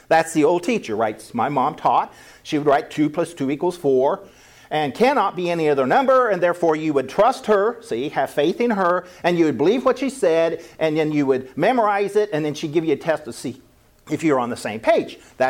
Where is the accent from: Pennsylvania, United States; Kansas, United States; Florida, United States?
Kansas, United States; See, I'm from Kansas.